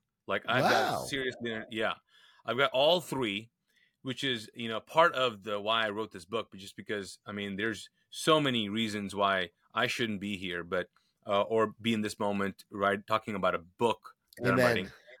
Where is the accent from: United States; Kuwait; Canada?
Kuwait; first language Urdu; English is a second language; I was born, raised in Kuwait, lived there. So I speak Urdu. That's my first language, but grew up speaking Arabic as well.